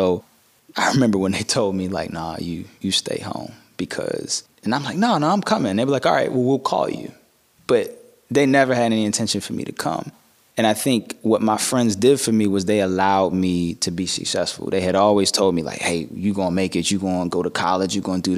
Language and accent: English; Pikesville, Maryland, United States; I grew up in Baltimore County, so I'm from an area called Pikesville. It's like right outside of West Baltimore.